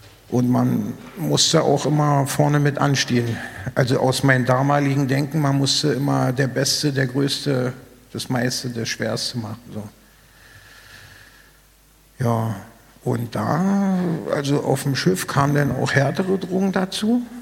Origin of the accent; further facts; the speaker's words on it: Berlin, Germany; Ich bin in Berlin aufgewachsen, damals noch West-Berlin. Drei Schwestern, Vater, Mutter.